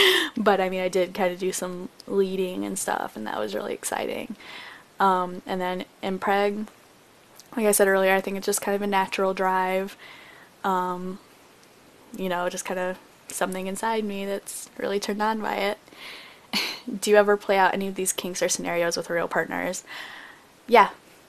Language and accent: English; Philippines; Like I said, I am Filipina. I don't speak Tagalog or anything fluently